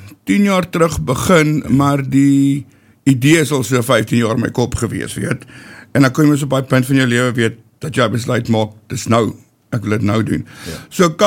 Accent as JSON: {"language": "Afrikaans", "town": "Pretoria", "region": "Gauteng", "country": "South Africa", "said": "ek kom nou van Pretoria af"}